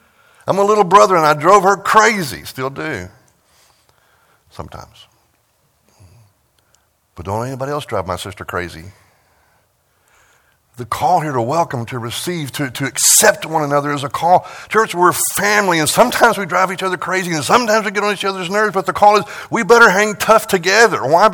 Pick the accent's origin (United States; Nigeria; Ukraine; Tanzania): United States; Texas; I'm sorry, I come from West Texas. You got to celebrate the rain every time it comes.